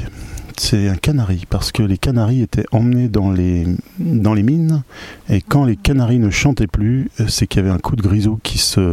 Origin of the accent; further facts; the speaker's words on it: Nevers, Bourgogne-Franche-Comté, France; moi je viens de Nevers, et à Nevers